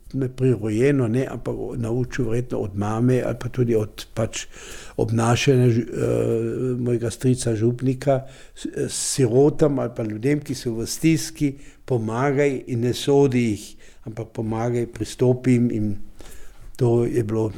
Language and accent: Slovenian; Carinthia, Austria; jaz sem iz Roža doma